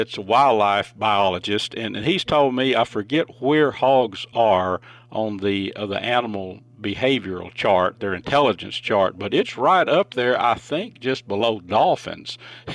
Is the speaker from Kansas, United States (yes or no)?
no; Texas, United States; You know, I was raised up in Red River County between the Sulphur and the Red River.